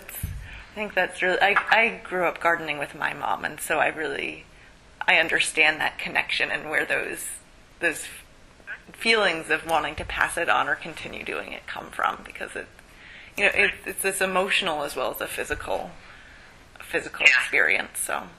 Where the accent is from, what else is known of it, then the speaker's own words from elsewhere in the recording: Maine, United States; I'm from Maine originally.